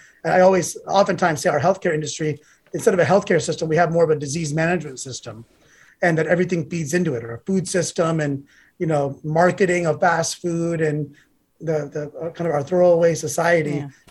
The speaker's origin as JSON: {"language": "English", "country": "India", "said": "Being Indian, it may be a little bit easier because our comfort foods are vegetarian. But I love cooking Indian food."}